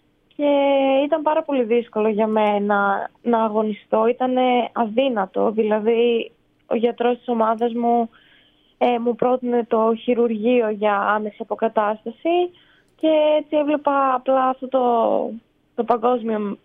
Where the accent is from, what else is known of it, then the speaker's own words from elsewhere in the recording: Kastoria, Western Macedonia, Greece; Ναι, είμαι από την Καστοριά